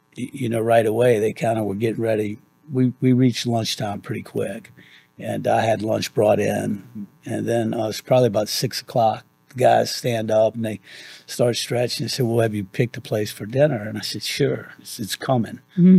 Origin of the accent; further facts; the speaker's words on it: Louisiana, United States; So we're from South Louisiana, below New Orleans, and this landscape here at Churchill Oaks reminds me a lot of where I grew up.